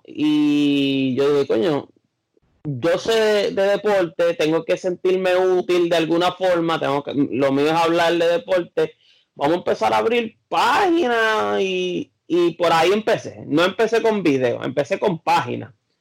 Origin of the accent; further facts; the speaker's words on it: Caguas, Puerto Rico; also born or lived in Gurabo; Bueno, pues yo soy de Caguas, Puerto Rico. También viví un tiempo en Gurabo.